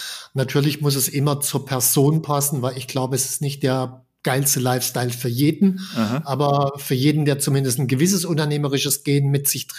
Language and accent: German; Baden-Württemberg, Germany; Ursprünglich komme ich aus der Nähe von Stuttgart und bin aufgewachsen, ganz normal, Schule, Abi